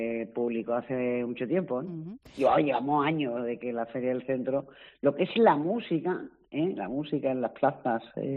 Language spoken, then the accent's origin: Spanish; Málaga, Andalusia, Spain; como todos sabemos, los que somos de Málaga lo sabemos